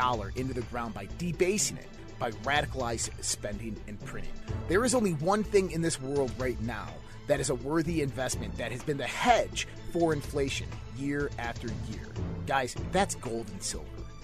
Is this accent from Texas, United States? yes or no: no; Caledonia, New York, United States; I'm from Caledonia. So, you know, I grew up looking at the skies at night, looking up at the clear Western New York skies at night, the star-lit skies.